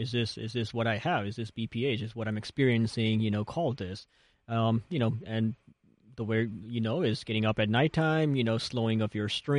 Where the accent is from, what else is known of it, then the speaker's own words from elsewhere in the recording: St. Louis, Missouri, United States; Krispy Kreme is actually, where I grew up with in St. Louis.